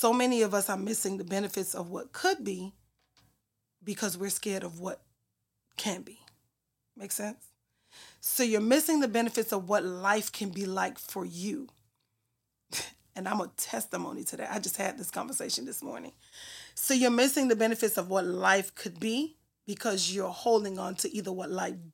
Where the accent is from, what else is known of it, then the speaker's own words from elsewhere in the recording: St. Thomas, U.S. Virgin Islands; But I never forget, I grew up in St. Thomas, Virgin Islands, U.S. Virgin Islands. My mom has 5 children.